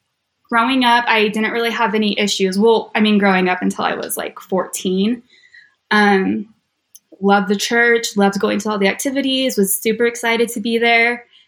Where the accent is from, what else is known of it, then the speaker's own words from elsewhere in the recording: Clovis, California, United States; I did not grow up with money, but I grew up in Clovis.